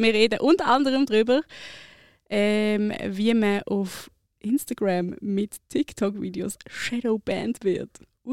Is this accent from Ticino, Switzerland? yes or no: no; Basel, Basel-Landschaft, Switzerland; 27 Jahre alt. Ich komme aus Basel, also eigentlich aus dem Baselbiet.